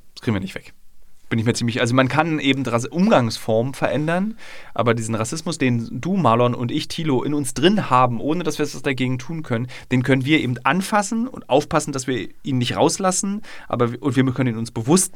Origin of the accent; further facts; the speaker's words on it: Berlin, Germany; es gibt so Kindheitserinnerungen an Berlin-Friedrichshain vor dem Mauerfall